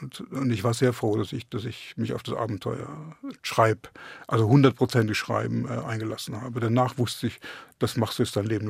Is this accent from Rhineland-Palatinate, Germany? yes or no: yes; Speyer, Rhineland-Palatinate, Germany; now in Berlin, Germany; Auch wenn ich den größeren Teil meines Lebens in Berlin zugebracht habe, bin ich doch auch Pfälzer geblieben irgendwo. Also ich fahre gern hin und fahre auch gern weg. Also ich bin Großstädter geworden, aber da sind meine Wurzeln aus in diesem kleinstädtischen, historisch überladenen